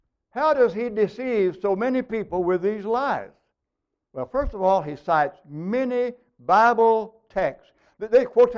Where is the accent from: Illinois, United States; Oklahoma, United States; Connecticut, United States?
Oklahoma, United States; Where I grew up in Oklahoma, out in the country, there's a schoolhouse, and the free will Baptists met there.